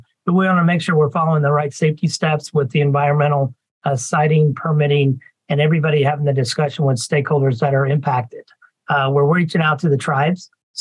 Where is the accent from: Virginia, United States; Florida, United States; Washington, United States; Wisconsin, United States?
Washington, United States; Tri-Cities; I grew up here in the Tri-Cities, had a father and in-laws that all worked at nuclear power plant